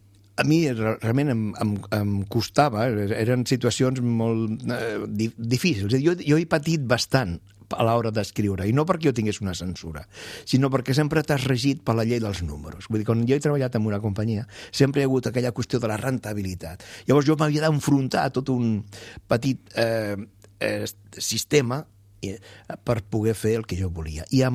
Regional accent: Navarrés, Valencian Community, Spain; la cultura de l'interior és més manxega, o aragonesa, perquè en el meu poble hi ha molta ascendència aragonesa, que no pas catalana.

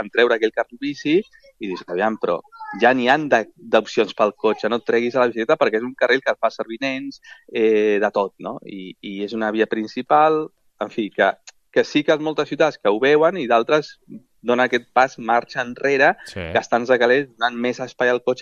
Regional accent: Castelldefels, Catalonia, Spain; a Catalunya en concret, jo soc de Castelldefels

